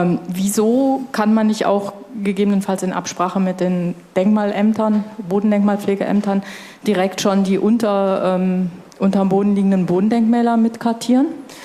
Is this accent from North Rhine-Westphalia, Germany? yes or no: yes; North Rhine-Westphalia, Germany; Ich bin aus Nordrhein-Westfalen